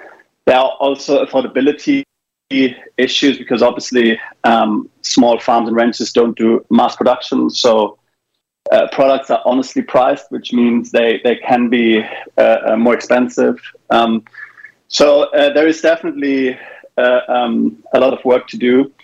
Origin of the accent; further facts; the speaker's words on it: Baden-Württemberg, Germany; moved away; also born or lived in Texas, United States / United Kingdom; I am from Germany. I am from the Black Forest region. But I haven't lived there. I haven't lived there for like 20 years.